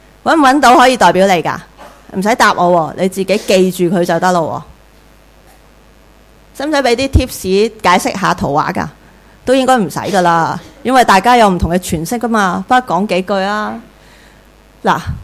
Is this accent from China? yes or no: yes; China; 就好像我们中国人怎样称呼西方人